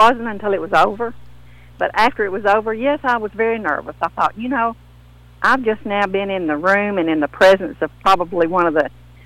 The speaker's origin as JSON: {"language": "English", "region": "Tennessee", "country": "United States", "tie": "born or raised there", "said": "I grew up in Northwest Tennessee, and we were very poor. I picked cotton every year."}